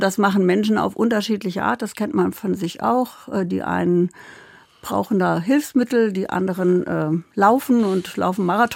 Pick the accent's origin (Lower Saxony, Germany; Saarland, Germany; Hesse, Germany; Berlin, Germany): Hesse, Germany; Kassel; ich komme ja wie du aus Kassel